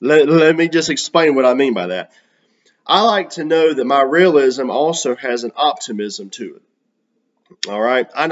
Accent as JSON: {"language": "English", "town": "Charlotte", "region": "North Carolina", "country": "United States", "said": "I am from Charlotte, North Carolina, originally, and I do believe Charlotte is the South, y'all."}